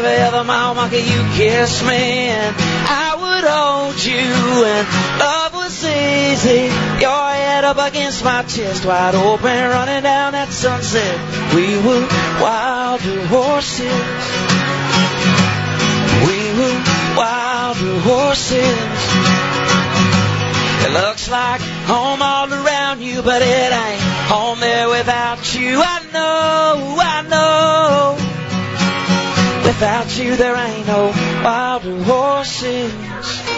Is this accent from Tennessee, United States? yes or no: yes; Jackson, Tennessee, United States; now in Nashville, United States; Originally from Jackson, Tennessee.